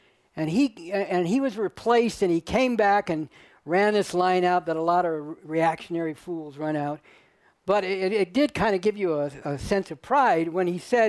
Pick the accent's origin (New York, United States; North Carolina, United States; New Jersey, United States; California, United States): California, United States; Berkeley; because I came from Berkeley